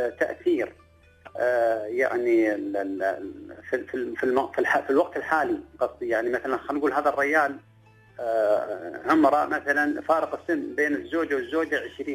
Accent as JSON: {"language": "Arabic", "country": "United Arab Emirates", "said": "طبعا احنا بحسب الأعراف اللي موجودة عندنا في الإمارات أو في الخليج اللي هي مسألة أن الولد أكبر من البنت"}